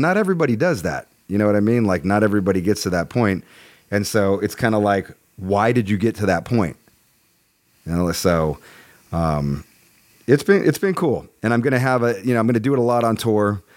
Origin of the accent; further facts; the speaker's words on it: California, United States; the thrash stuff that we grew up here in the Bay Area